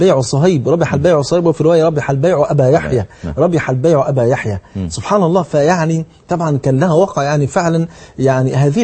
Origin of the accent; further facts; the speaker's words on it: Egypt; بلغتنا احنا كمصريين